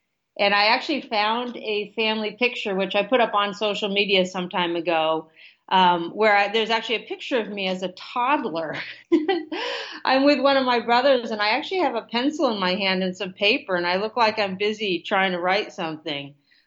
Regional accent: Portland, Oregon, United States; I grew up in Portland, Oregon.

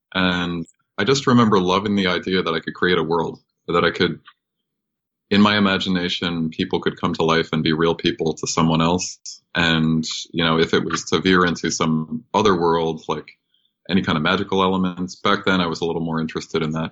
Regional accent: Hampton Bays, New York, United States; also born or lived in Vermont; I grew up in Hampton Bays, which is one town away from Southampton. And when we moved there, I was born in a log cabin in Vermont. And we moved to Eastern Long Island when I was about three.

